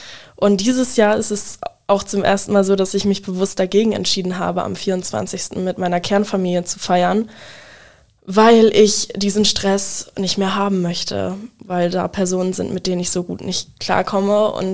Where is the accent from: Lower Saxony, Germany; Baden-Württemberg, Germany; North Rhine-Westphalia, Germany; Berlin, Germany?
Lower Saxony, Germany; Wildeshausen; now in Bremen, Germany; Ich komme aus Wildeshausen ursprünglich, wohne aber mittlerweile in Bremen